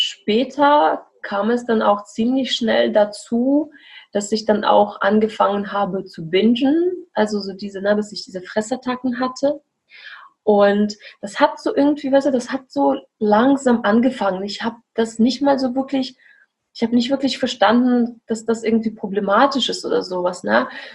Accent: Belarus; now in Germany; ich komme aus Weißrussland und bin jetzt seit fast 8 Jahren hier in Deutschland.

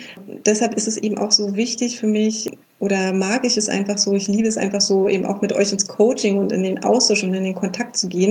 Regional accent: Berlin, Germany; Wir kommen beide ja aus Berlin.

